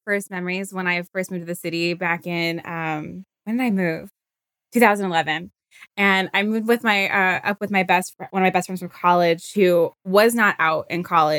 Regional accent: Virginia, United States; And we're from Virginia, so I'm in like some like very like, I look like I'm in a sorority, like strapless mini dress.

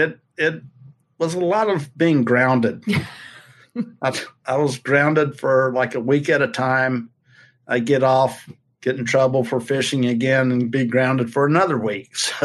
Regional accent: Augusta, Georgia, United States; we probably fished there once or twice a week when I was growing up in Augusta.

